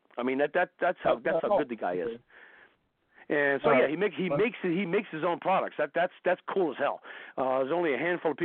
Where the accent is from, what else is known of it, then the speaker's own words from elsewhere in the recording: New Jersey, United States; We're really loud and obnoxious. Hey, we're from Jersey.